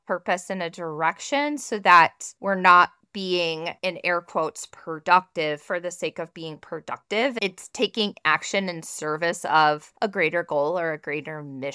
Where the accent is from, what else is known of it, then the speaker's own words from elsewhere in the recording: Chicago, Illinois, United States; I'm from Chicago, but I've lived here. We're Midwest.